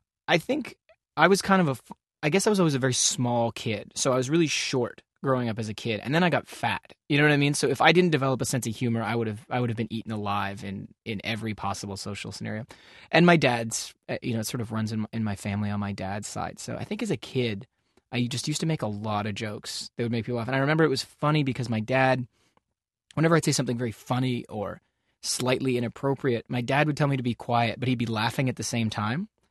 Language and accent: English; Toronto, Ontario, Canada; growing up in Toronto